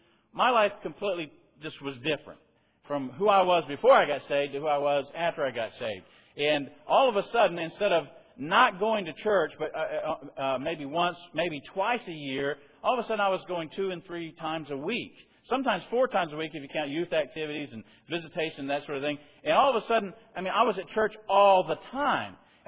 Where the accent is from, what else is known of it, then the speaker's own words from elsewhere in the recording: South Carolina, United States; In fact, I'm from South Carolina, and you would kind of peg my father's family and my mother's family